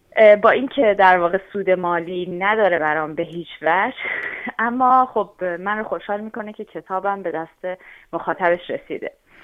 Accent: Iran; moved away; الان چند سالی هستش که خارج از ایرانم و البته به اجبار

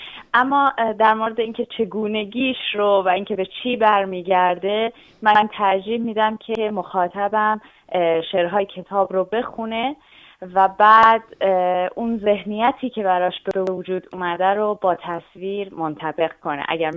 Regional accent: Iran; moved away; الان چند سالی هستش که خارج از ایرانم و البته به اجبار

